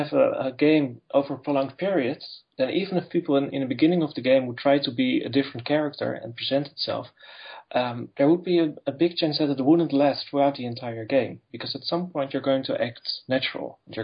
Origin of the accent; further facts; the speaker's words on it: Netherlands; I'm from the Netherlands